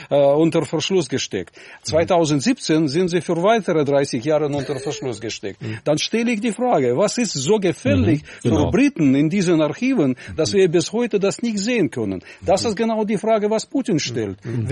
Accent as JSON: {"language": "German", "country": "Russia", "second_language": "German", "said": "Als ein Russe wollte ich wissen"}